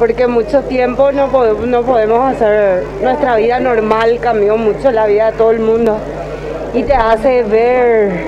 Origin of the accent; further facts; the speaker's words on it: Spain; Sí, española.